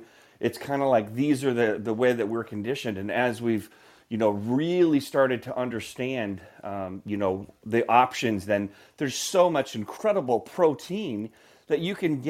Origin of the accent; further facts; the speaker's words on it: Midwest, United States; like I grew up in the Midwest